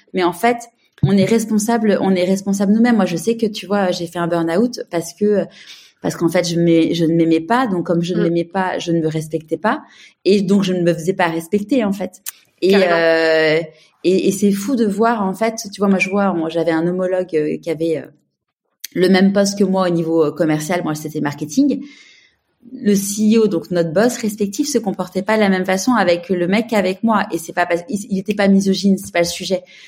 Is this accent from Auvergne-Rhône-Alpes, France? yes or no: no; Paris, Île-de-France, France; now in Marseille, France; maintenant je suis parisienne mais je vis à Marseille.